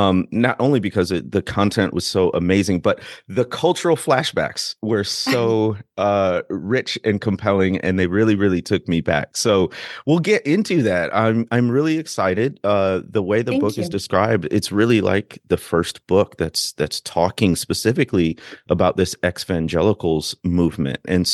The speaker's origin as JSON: {"language": "English", "town": "Kansas City", "region": "Missouri", "country": "United States", "tie": "born or raised there", "said": "That threat informed every aspect of my life as an evangelical girl growing up in Kansas City in the 80s and 90s."}